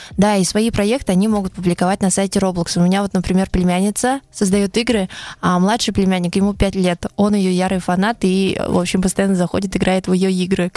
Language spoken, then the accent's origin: Russian; Kyakhta, Buryatia, Russia; сама я родом из Кяхты, училась там в школе